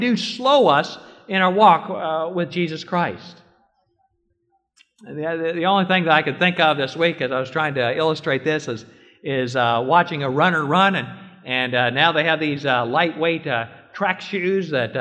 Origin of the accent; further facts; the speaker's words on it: Iowa, United States; I grew up in Iowa, where the Drake Relays was a big annual event.